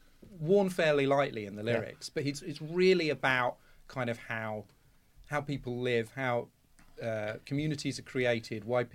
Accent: South East England, United Kingdom; maybe because I grew up in the Home Counties and I really didn't like them, and I still don't like them, and I never want to go back.

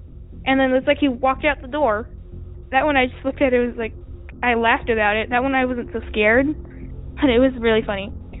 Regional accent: Phoenix, Arizona, United States; I'm from Phoenix, Arizona

